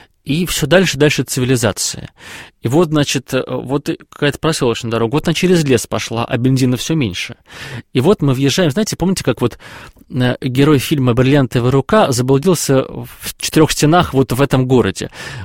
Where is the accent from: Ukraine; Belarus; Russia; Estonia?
Russia; Moscow; как мы, избалованные москвичи